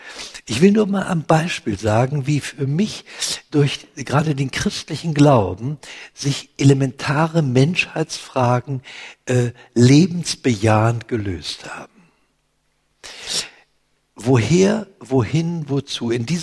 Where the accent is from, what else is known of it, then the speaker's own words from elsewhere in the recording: Berlin, Germany; born there; ich bin mitten im Krieg geboren, 43, da fielen die Bomben auf Berlin und 2 Tage nach meiner Geburt ist das Kinderheim, in dem ich entbunden wurde, abgebrannt. Ich bin das 5. Kind